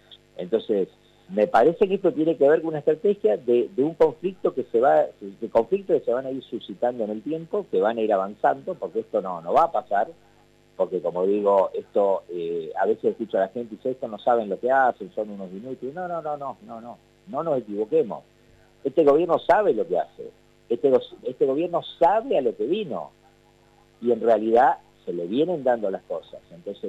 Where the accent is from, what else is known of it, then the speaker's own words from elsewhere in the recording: Argentina; hoy lo que nos exige como argentinos y como representantes sindicales